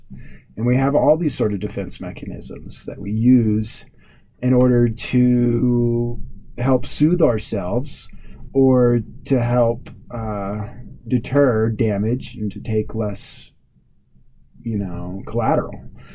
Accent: the South, United States; Like I grew up in the South, as I've told you all before.

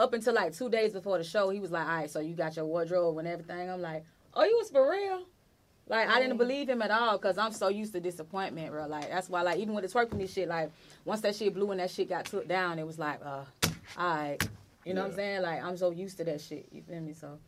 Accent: Florida, United States; I wanna help other people though, like my hometown Duval.

